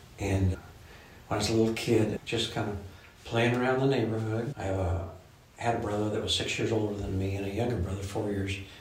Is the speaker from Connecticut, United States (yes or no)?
no; Indiana, United States; I grew up 6 blocks from here, and I was born another 2 blocks down the street at 2401 West University Avenue, commonly known as Ball Memorial Hospital.